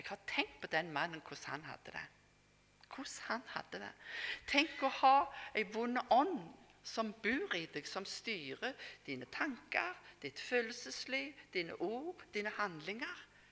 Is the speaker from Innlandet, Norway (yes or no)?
no; Rennesøy, Rogaland, Norway; Men jeg husker når jeg gikk på yngre, så det heter hjemme på Rennesøy